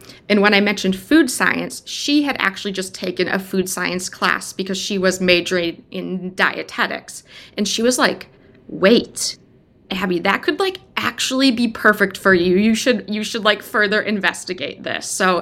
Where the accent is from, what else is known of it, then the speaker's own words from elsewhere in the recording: Wisconsin, United States; I grew up in Wisconsin and ended up going to the University of Wisconsin-Madison because that was like the good school that you should go to.